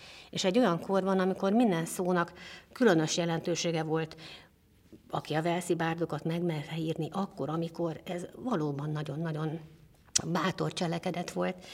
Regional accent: Budapest, Hungary; én itt nőttem föl egészen a körzelben, a Király Pál utcában.

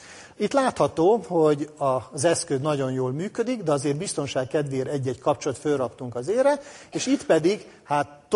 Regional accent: Szeged, Csongrád-Csanád, Hungary; Én, mint szegedi, és azt hiszem minden szegedi büszke arra

